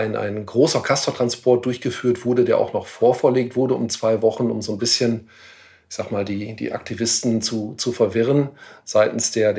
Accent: Ahaus, North Rhine-Westphalia, Germany; in meiner Heimatstadt, in meiner Geburtsstadt in Ahaus

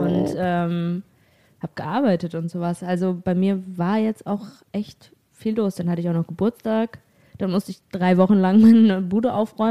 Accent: Germany; Keine Ahnung, ich komme aus Deutschland.

